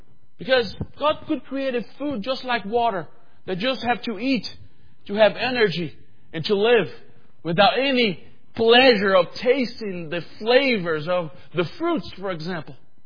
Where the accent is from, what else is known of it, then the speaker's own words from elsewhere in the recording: Brazil; When I come here from Brazil, we don't have that kind of seasons that you guys have here.